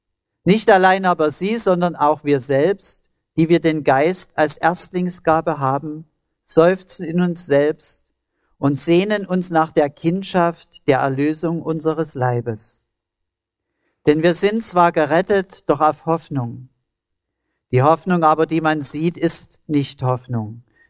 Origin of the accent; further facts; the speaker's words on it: Germany; Ich bin als Kind an der Elbe aufgewachsen